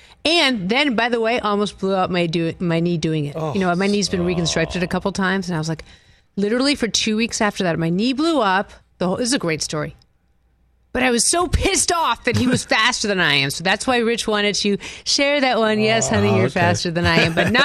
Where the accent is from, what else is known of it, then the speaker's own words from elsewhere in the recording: New England, United States; I'm from New England